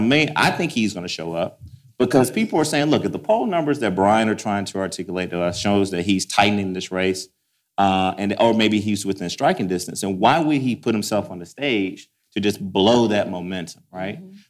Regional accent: Athens, Georgia, United States; So I remember as a young kid growing up in Athens, Georgia, listening to Larry Munson and watching the football games with my grandfather

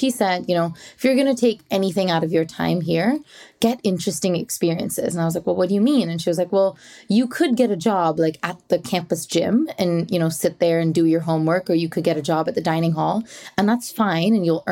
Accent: Mumbai, Maharashtra, India; accent: American; this accent that you're hearing is from watching a lot of American television growing up, but I was born and raised in Mumbai.

